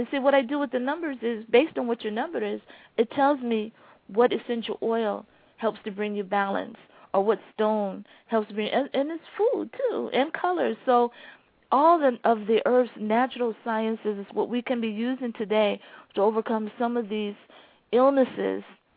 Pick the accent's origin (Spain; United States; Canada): United States; Fort Dix, New Jersey; born there; Well, Lauren, it was Fort Dix, New Jersey. My father was Air Force.